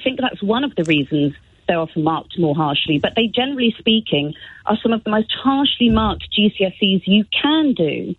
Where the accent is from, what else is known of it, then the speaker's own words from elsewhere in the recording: London, United Kingdom; certainly what makes London, London, I believe, as a Londoner.